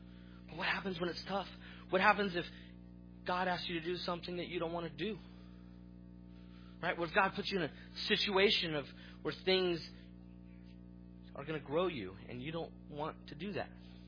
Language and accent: English; Fresno, California, United States; I grew up in Fresno, and I was actually sharing with the deacons, and we got married in Fresno